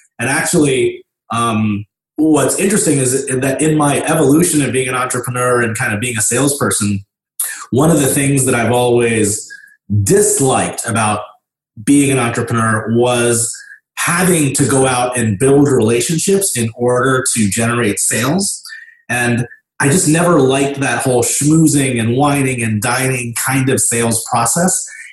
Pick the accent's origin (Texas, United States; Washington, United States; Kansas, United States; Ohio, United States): Ohio, United States; Dayton; I grew up in Dayton, Ohio. Dayton is a city close to Cincinnati, southwest Ohio.